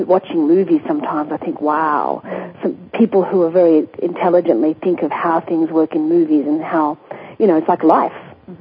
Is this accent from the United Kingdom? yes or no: no; Australia; now in Sedona, United States; I came here from Australia to Sedona, Arizona.